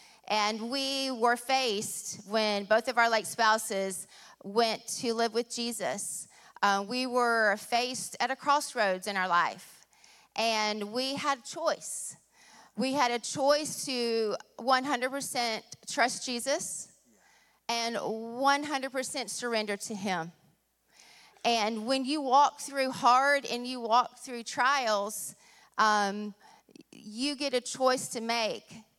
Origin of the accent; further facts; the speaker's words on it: Georgia, United States; I like to say, hey, y'all. I'm from South Georgia. Can you tell?